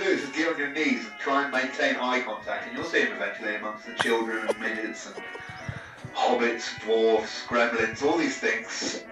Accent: England, United Kingdom; We get the day off because we're proud English people.

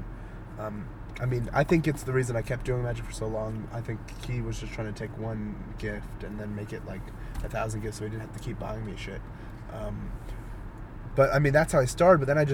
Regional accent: Flemington, New Jersey, United States; Just to correct you, I'm not from Florida. I started comedy. I'm from Flemington. I'm from where I moved to Florida for a couple years. Now I'm back.

